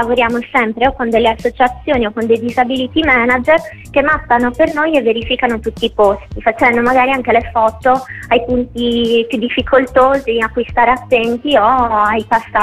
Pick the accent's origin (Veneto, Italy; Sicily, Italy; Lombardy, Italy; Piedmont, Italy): Lombardy, Italy; Milan; noi siamo di Milano, quindi abbiamo iniziato da quello che c'era più vicino